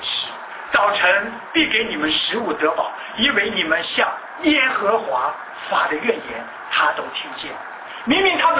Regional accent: China; 很多时候我们中国人呢，特别是有的时候这个台湾同胞，很多时候对中国人有负担

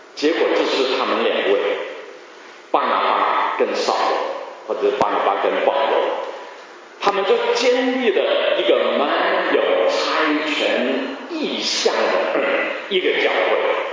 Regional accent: China; 我们中国人常常说一山不能藏二虎，是吗？

